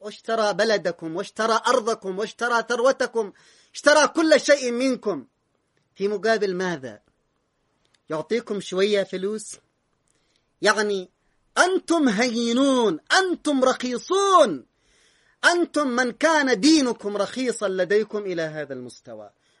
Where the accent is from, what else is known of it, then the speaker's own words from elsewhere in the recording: Yemen; وإحنا يمنيين